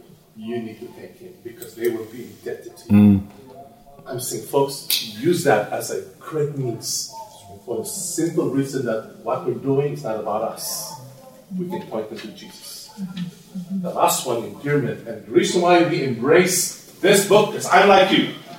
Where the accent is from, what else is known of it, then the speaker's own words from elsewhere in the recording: Philippines; I'm from the Philippines too